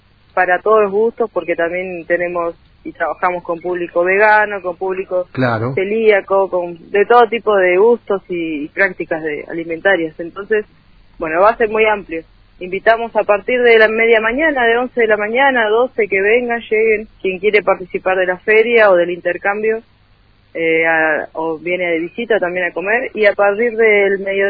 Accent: Guernica, Buenos Aires Province, Argentina; yo soy de Guernica, de zona sur del conurbano, que hace años, bueno, vivo acá, pero tengo mi gente allá

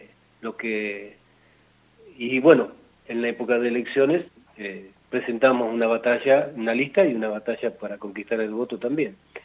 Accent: Mar del Plata, Buenos Aires Province, Argentina; yo vengo de Mar del Plata, donde lamentablemente son cotidianos los atropellos

